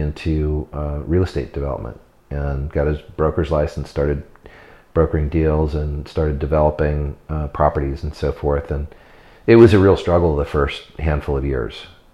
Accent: California, United States; I had this incredibly lucky and awesome childhood of being able to grow up in Napa Valley, which is relatively unusual thing.

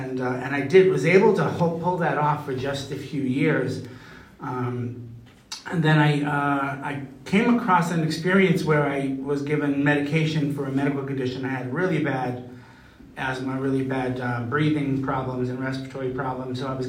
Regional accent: Boston, Massachusetts, United States; So I'm from Boston, and I grew up in Jamaica Plain.

